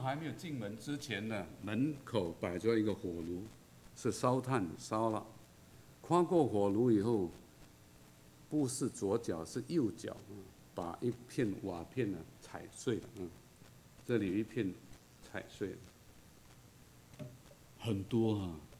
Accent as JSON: {"language": "Chinese", "country": "Malaysia", "tie": "born or raised there", "said": "但是我从小在马来西亚长大呢，在华人中间长大，"}